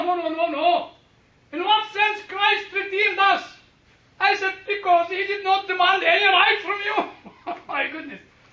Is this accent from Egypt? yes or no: yes; Egypt; Despite being a British, I've always been called the Egyptian tutor, you know.